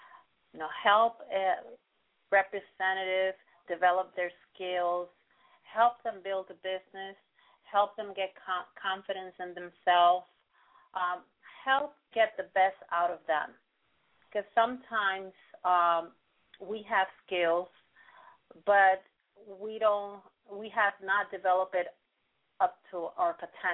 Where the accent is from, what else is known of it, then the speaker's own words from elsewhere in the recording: Puerto Rico; English is a second language; also born or lived in Yonkers; I was born in Yonkers. Part of my life, I was raised in Puerto Rico. And then when I came back, I was 25 years old, and kind of I had to learn the language again.